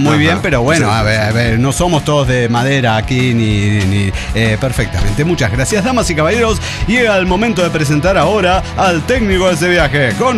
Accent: Pucallpa, Ucayali, Peru; now in Tacna, Peru; de Pucallpa, Perú, residente en Tacna.

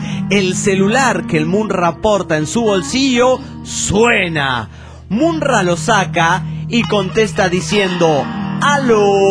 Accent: Mexico City, Mexico; now in Toluca, Mexico; del DF mexicano.

